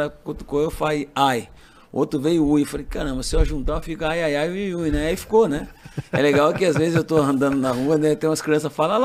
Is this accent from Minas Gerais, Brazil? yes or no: no; Capivari, São Paulo, Brazil; born there; Sou de Capivari.